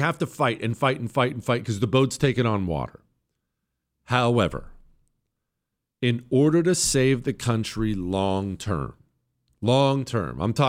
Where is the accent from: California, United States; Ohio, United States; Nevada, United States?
Ohio, United States; born there; I was born in Ohio. My entire extended family is in Ohio on both sides, my wife's side and my side.